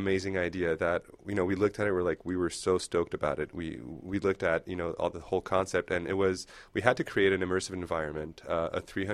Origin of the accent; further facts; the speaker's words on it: Quebec, Canada; English is a second language; and we're from Quebec